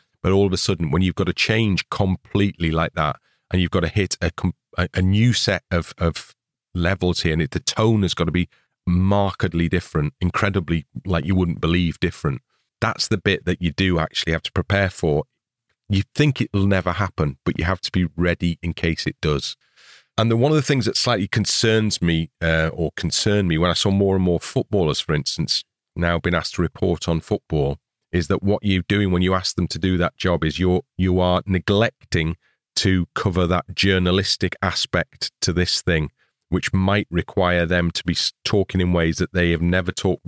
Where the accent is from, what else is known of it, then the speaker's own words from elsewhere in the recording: Wales, United Kingdom; also born or lived in Liverpool, England; I was born in England. I was born in Liverpool. I lived in England for the first 9 years of my life, and then I moved to Wales. And my mum's Welsh and a Welsh speaker and all the rest of it.